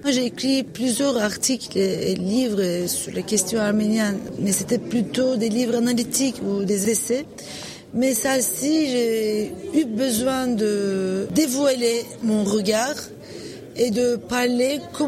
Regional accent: Turkey; French is a second language; en tant que Turc, je dois soutenir cette lutte de justice avec mon témoignage.

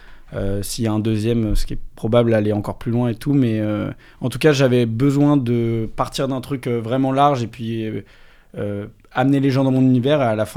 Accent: Ville-d'Avray, Île-de-France, France; Moi j'ai grandi dans un quartier extrêmement favorisé dans la banlieue de Versailles, ça s'appelle Ville d'Avray, c'est dans le 92 entre Paris et Versailles. C'est assez boisé

